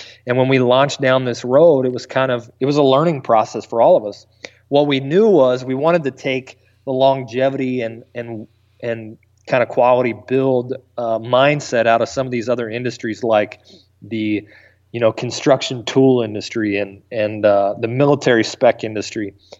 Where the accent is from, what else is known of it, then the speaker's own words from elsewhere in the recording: East Coast, United States; I grew up in, I think we talked about on one of the podcasts, but I grew up on the East Coast.